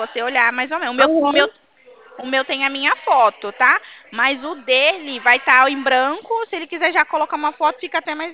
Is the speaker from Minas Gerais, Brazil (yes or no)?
yes; Minas Gerais, Brazil; O povo fala pra mim, pergunta se eu sou da Bahia, eu falo que não, porque pra mim eu não gosto, tem que falar que eu sou mineira.